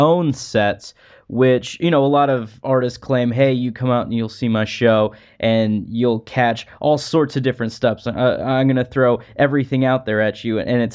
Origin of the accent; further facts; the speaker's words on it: Lafayette, Indiana, United States; you're going to be actually stopping by my hometown of Lafayette, Indiana in a month or so at a theater gig